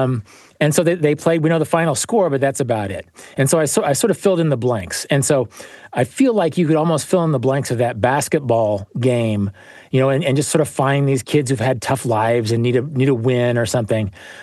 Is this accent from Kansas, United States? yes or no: yes; Wichita, Kansas, United States; in my hometown of Wichita, Kansas